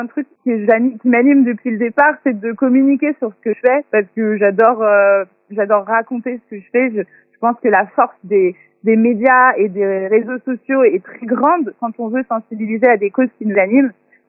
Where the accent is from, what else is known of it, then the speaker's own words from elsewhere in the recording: Segré, Pays de la Loire, France; Alors moi, je suis originaire de Segré et j'ai très vite été engagée de manière citoyenne pour ma petite ville